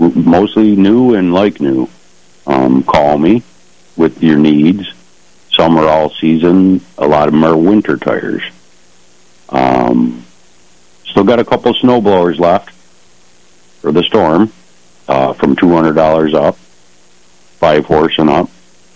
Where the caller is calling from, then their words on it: Attica, New York, United States; Good morning, Steve. Calling from Attica.